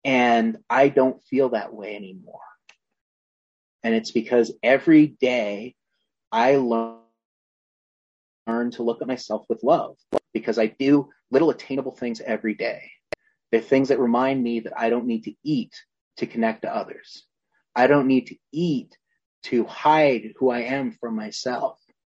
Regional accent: Alberta, Canada; My folks were both immigrants to Canada. I grew up in outside of Calgary in a very small town, less than 500 people.

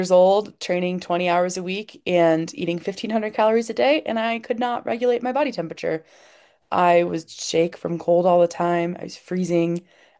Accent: Chicago, Illinois, United States; moved away as an adult; now in Colorado, United States; I moved 1,000 miles from home. Like I said, I'm from Chicago, but I now live in Colorado.

